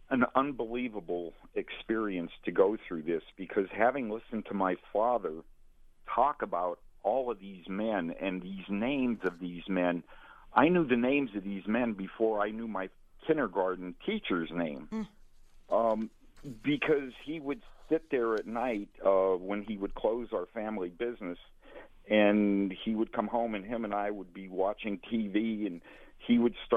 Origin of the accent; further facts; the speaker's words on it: Pennsylvania, United States; being a little bit older and growing up in Pennsylvania